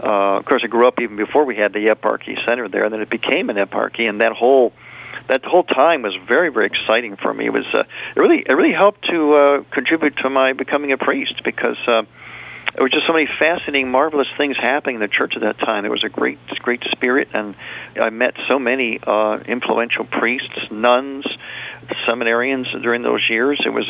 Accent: Cleveland, Ohio, United States; I grew up in Cleveland.

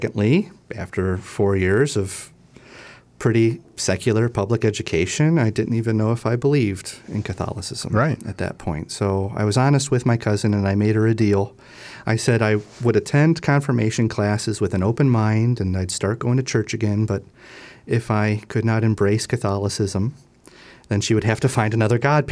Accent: Madison, Ohio, United States; Well, like you said, I grew up in Madison, Ohio, which is the furthest northeast edge of the Diocese of Cleveland.

